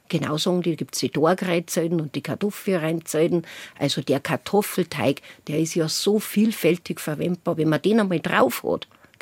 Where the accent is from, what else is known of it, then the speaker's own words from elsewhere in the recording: Bavaria, Germany; bei uns in Niederbayern